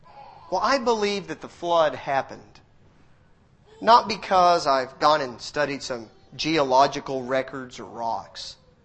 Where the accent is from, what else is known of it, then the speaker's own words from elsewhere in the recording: Texas, United States; I grew up in Texas.